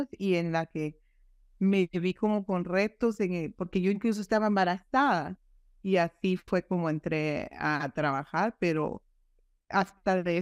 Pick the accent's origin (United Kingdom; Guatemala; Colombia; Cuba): Guatemala; moved away as an adult; desde la primera vez que empecé a trabajar, yo vine de Guatemala. En Guatemala siempre me han interesado los niños